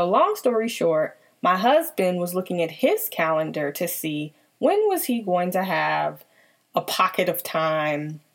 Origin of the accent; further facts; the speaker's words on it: Nashville, Tennessee, United States; now in Washington, D.C., United States; capital where I live, Washington, D.C., after spending a delightful week in Nashville, Tennessee, my hometown.